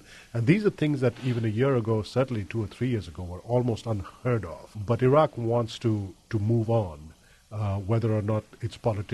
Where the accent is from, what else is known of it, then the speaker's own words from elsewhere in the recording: India; I grew up in India, and because of the color of my skin and the way I look, I often was able to pass for an Iraqi.